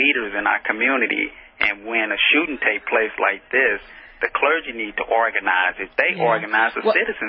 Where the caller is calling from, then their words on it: New Orleans, Louisiana, United States; You know, I'm calling from New Orleans, and I'm calling about this latest shooting down here.